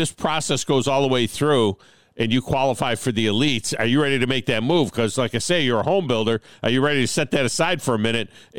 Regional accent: New York, United States; moved away; You know, I'm from the Finger Lakes of New York, but I've been down here on the Alabama-Tennessee border for many, many years now.

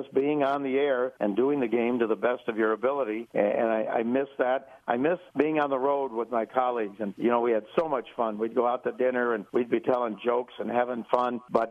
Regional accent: Chicago, Illinois, United States; I grew up in Chicago and listening to some of the great announcers

